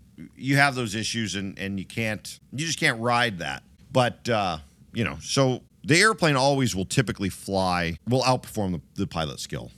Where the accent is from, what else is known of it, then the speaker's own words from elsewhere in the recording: Alaska, United States; So growing up in Alaska, I knew what a Bushmaster was.